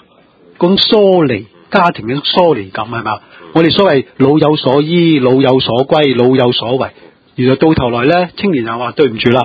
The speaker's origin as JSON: {"language": "Chinese", "country": "China", "said": "其实我们中国人传统啊，两代同堂、三代同堂、五代同堂一起住呢"}